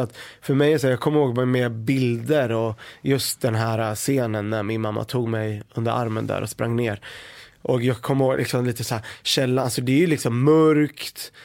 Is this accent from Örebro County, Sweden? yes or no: yes; Örebro, Örebro County, Sweden; also born or lived in Beirut, Lebanon; Så jag föddes 84 i Libanon, i Beirut. Och sen kom vi hit 1990 till Örebro.